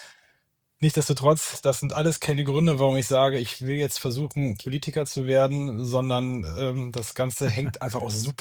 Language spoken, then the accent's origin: German; Schleswig-Holstein, Germany; Ich habe dann in Lüneburg studiert, das ist auch der Schwenk dann nach Lüneburg, denn eigentlich komme ich aus Schleswig-Holstein